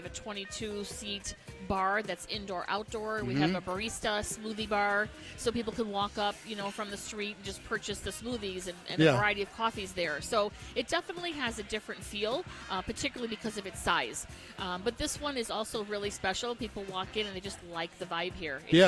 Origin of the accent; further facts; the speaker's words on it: Chicago, Illinois, United States; moved away as an adult; So the quick story is we're from Chicago, and we've been here now about 26 years.